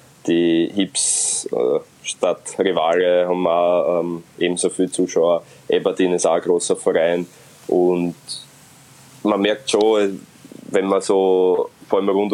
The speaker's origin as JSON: {"language": "German", "country": "Austria"}